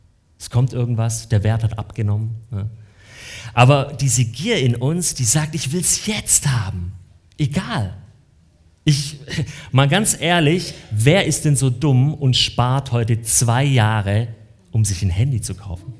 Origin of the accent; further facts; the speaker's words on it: Baden-Württemberg, Germany; Ich habe da als Schwabe natürlich nichts dazu gesagt.